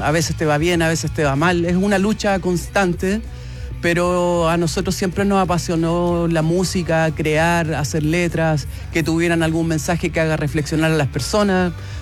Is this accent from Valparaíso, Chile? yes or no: no; San Carlos, Ñuble, Chile; nosotros somos de San Carlos, ¿cachai?